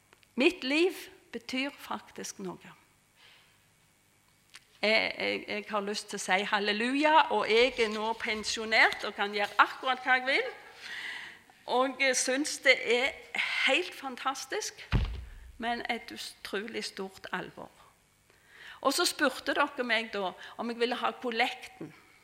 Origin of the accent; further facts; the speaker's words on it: Helgøyna, Innlandet, Norway; Jeg vokste opp på Helgøyna.